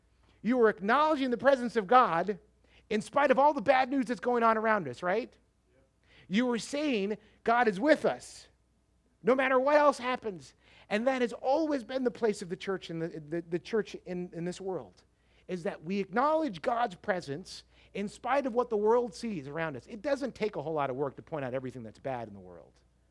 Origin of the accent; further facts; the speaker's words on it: United States; I didn't watch any of them because I'm an American, and Americans, I enjoyed watching the highlights of them thoroughly.